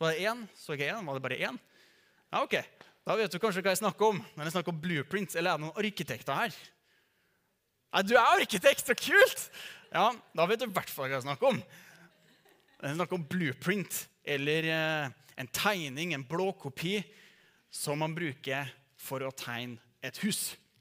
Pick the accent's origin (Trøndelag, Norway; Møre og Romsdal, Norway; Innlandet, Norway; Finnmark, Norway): Trøndelag, Norway; Oppdal; now in Trondheim, Norway; og jeg kommer fra Oppdal.